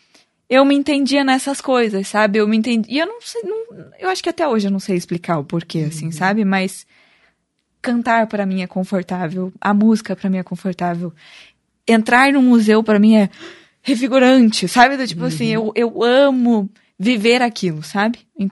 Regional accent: Italy; also born or lived in Brazil; Eu nasci no Brasil, mas eu fui morar na Itália quando eu tinha 2 meses de idade, voltei pro Brasil com 11.

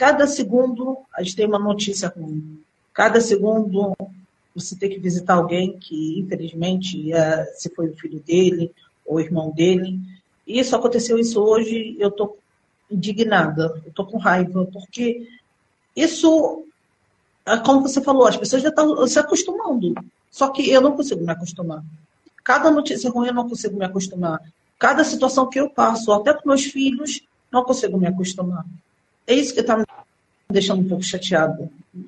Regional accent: Brazil; also born or lived in United Arab Emirates; meu pai e minha mãe foram para o Brasil. Eu tenho uma tia lá, o tio lá. E lá, desde 4 anos, entrei no jardim e cresci até o vestibular no Brasil.

